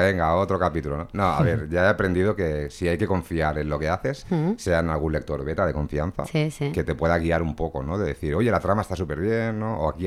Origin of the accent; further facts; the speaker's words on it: Catalonia, Spain; Como autónomo catalán, es ¿cuánto me va a costar?